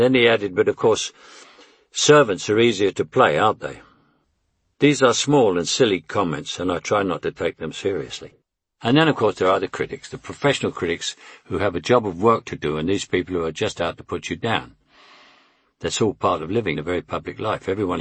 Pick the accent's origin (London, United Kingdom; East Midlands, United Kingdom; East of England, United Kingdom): London, United Kingdom; accent: Cockney; another thing that does still get me a little is the critics' obsession with my accent. If I'm playing a Cockney, the complaint is that I'm always playing the same part, always playing myself